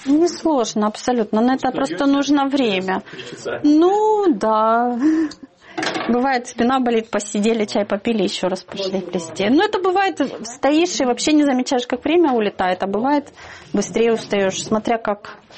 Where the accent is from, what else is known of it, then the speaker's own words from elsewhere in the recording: Donetsk, Donetsk Oblast, Ukraine; moved away as an adult; Я сама родом из Донецка. И когда в Донецке это все было, я уже на себе это ощутила, как это все начинается